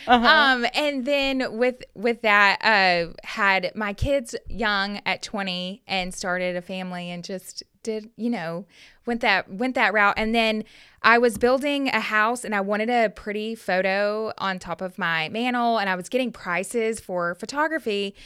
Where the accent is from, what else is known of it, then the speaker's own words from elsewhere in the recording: Arlington, Texas, United States; born there; also born or lived in Kansas, United States; So I grew up, I was born in Arlington, Texas. And everybody asks me where I'm from. I'm like, I'm from here. I don't know why I sound like this. I just do. I moved to Kansas